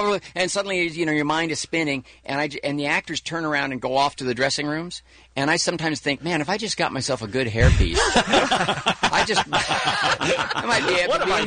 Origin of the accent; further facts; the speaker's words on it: United States; it's always interesting for me as an American, because these are really international movies.